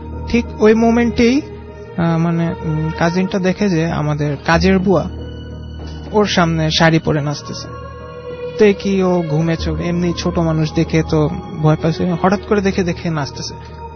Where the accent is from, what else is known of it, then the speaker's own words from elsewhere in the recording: Dhaka, Dhaka Division, Bangladesh; লালবাগ থেকে আসছি।